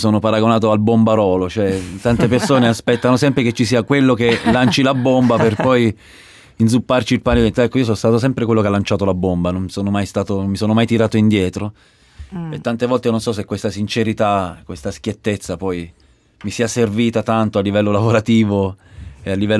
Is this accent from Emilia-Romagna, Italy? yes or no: no; Abruzzo, Italy; io sono abruzzese, quindi ci sono delle città in Italia che purtroppo sono soggette a questi disastri atmosferici. Noi abbiamo una terra invece che trema